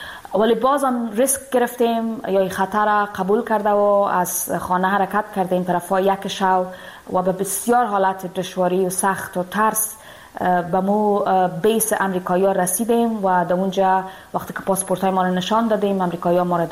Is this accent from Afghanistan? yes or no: yes; Afghanistan; دیگه نمیتونم به افغانستان برم، دور از افغانستان استم